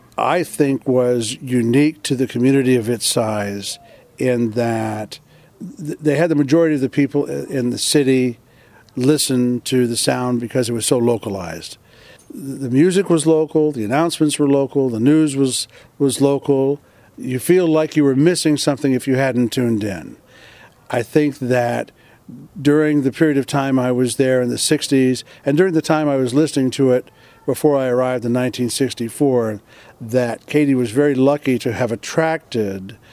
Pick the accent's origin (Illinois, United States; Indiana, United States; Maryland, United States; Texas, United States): Maryland, United States; but I also hung around radio stations in Maryland, which is my home state.